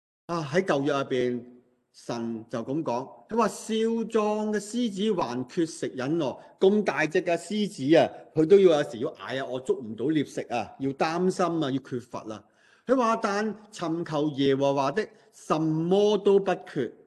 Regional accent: China; 我哋中国人唔知点解好多时就正正咧，样样嘢都系批评负面多

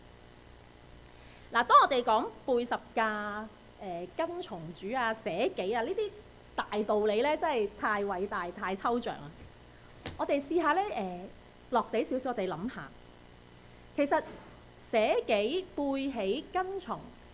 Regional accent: Hong Kong; moved away; 嗱我都想去旅行嘅，我都會翻香港嘅。但是你知啦，我哋香港人咧，疫情之前咧，一年都起碼去幾次旅行噶嘛

